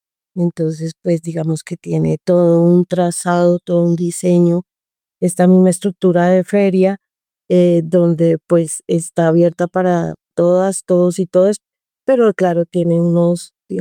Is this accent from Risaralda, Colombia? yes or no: no; Bogotá, Colombia; born there; now in Zipaquirá, Colombia; yo vivo en Zipaquirá y es allí donde se desarrolla la quebrada del Amuladero. Nací en Bogotá, pero vivo en Zipaquirá ya hace la mitad de mi vida. Son más o menos ya 25, 26 años que vivo acá.